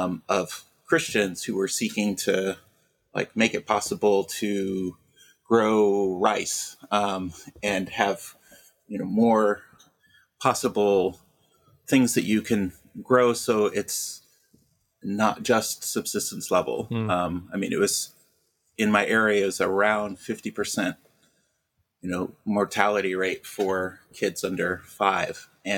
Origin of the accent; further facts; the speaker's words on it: Kansas, United States; And I grew up in Kansas in a Baptist church, kind of a generically evangelical context there